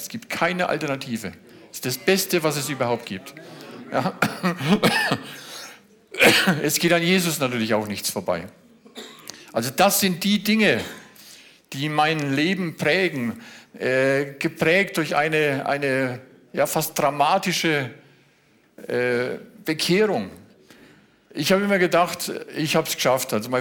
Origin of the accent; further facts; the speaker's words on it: Kronach, Bavaria, Germany; Kronach ist eine richtig schöne Stadt.